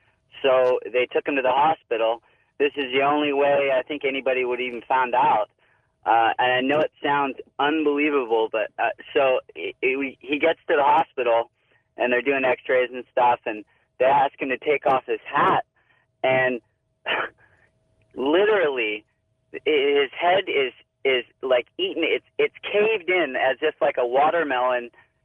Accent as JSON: {"language": "English", "town": "Santa Cruz", "region": "California", "country": "United States", "lives_now": "Seattle, United States", "said": "I'm from Seattle."}